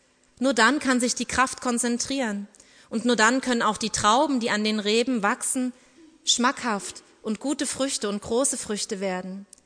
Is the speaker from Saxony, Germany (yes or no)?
yes; Radebeul, Saxony, Germany; Aber ich kann auch noch weiter zurückdenken, nämlich an meine Kindheit in Radebeul. Diese Stadt ist an der Elbe gelegen und diese Stadt verfügt auch über Weinberge.